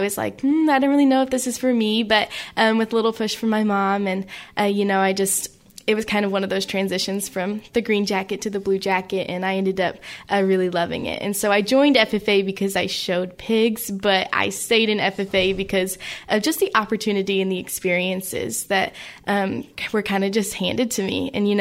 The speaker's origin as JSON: {"language": "English", "town": "Weatherford", "region": "Texas", "country": "United States", "tie": "born or raised there", "said": "I grew up in Weatherford for most of my life"}